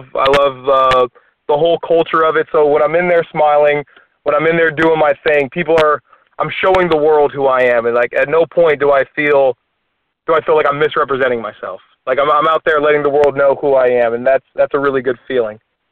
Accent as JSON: {"language": "English", "town": "Vallejo", "region": "California", "country": "United States", "tie": "born or raised there", "said": "I grew up in Vallejo in the Bay Area, and not a lot really going on there."}